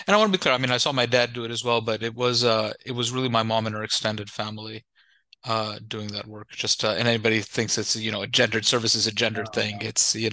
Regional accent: Queens, New York, United States; also born or lived in Long Island; I travel with a little bit of soil of New York with me when I travel, so I can sleep properly. I grew up in Queens and moved to Long Island.

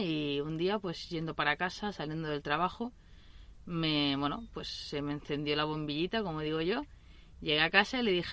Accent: Mataró, Catalonia, Spain; born there; nací en Mataró, nací en esta ciudad.

